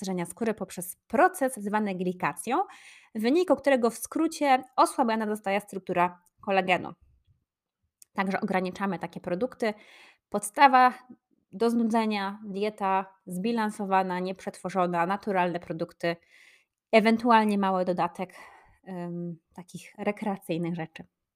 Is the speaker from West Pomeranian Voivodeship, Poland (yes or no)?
no; Poznań, Greater Poland Voivodeship, Poland; Ja się wychowałam na ratajskim osiedlu w Poznaniu i tam można spotkać dużo takich ludzi, którzy mają hobby stania pod sklepem i spożywania trunków różnego rodzaju.